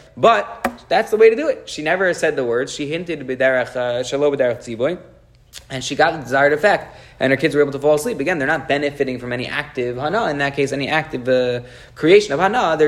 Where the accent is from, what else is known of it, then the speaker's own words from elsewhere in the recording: Woodmere, New York, United States; I'm from Woodmere, and then every single aunt and uncle and the cousin, well, cousins didn't all move back, but every single aunt and uncle on both my mother and father's side are all from Woodmere, which is why we moved to LA.